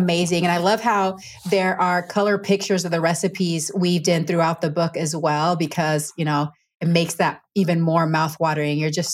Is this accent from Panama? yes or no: yes; Panama; I'm from Panama, and having a fresh mango off of the tree, there's nothing like it.